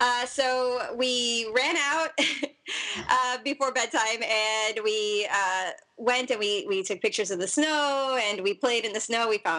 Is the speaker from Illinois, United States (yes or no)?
no; Florida, United States; also born or lived in Washington; I was raised in Florida. I was born in Washington State, actually.